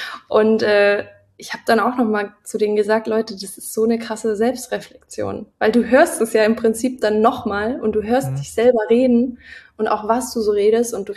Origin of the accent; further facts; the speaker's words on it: Görlitz, Saxony, Germany; also born or lived in Horka / Niesky; Ja, also ich komme ja aus der Gegend, so ein bisschen aus der Lausitz. Also Görlitz, Horka, Niesky, da bin ich so groß geworden, also in der Teenagerphase.